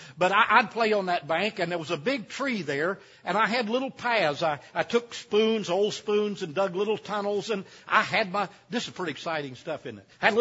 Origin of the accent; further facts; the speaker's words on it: Squabble Creek, Kentucky, United States; When I was growing up on Squabble Creek, we lived up the holler there ways. My grandparents, I lived with my grandparents a good part of the time.